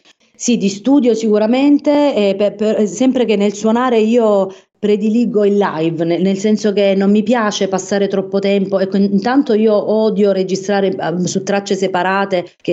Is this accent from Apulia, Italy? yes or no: yes; Apulia, Italy; io vengo dal Salento che è una piccola lingua di terra alla fine in mezzo al mare